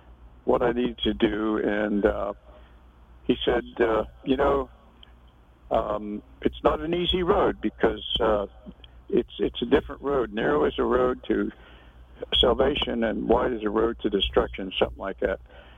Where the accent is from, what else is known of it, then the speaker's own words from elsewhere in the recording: Pennsylvania, United States; And I was working on a powerhouse in my hometown near Pittsburgh, and I was a construction worker.